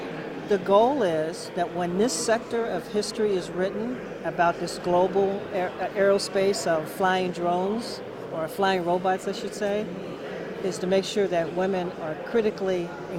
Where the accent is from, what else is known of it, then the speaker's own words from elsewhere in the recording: Illinois, United States; Actually, I'm from Chicagoland. I feel like I'm at home right now.